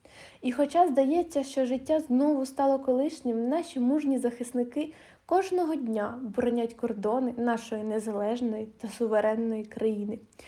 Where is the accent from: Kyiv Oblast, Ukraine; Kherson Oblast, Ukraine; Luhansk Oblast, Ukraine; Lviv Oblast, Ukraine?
Kyiv Oblast, Ukraine; Irpin; Я народилась і виросла в Ірпіні.